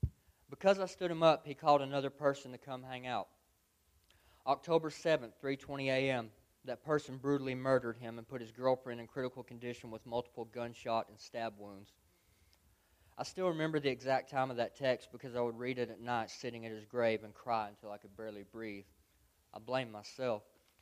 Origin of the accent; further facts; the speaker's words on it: Sparta, Tennessee, United States; I'm 33 years old. I grew up in Sparta, Tennessee, to a loving middle-class home with two brothers and three sisters.